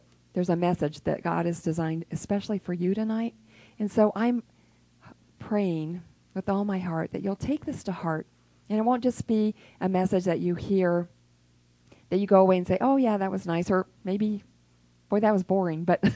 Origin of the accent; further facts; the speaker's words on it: California, United States; And so sometimes I lived in California. I grew up in California. And they had this fog called the Thule fog, and it would be really thick fog.